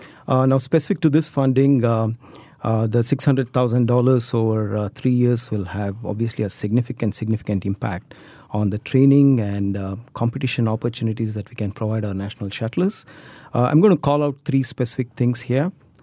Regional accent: India; So I grew up in India, and I was playing badminton in the junior circuit in India.

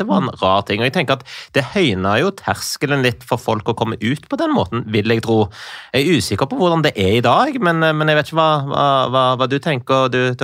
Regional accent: Stavanger, Rogaland, Norway; Jeg tenker jo sånn, jeg vokste opp i Stavanger på 80-90-tallet, født i 1980

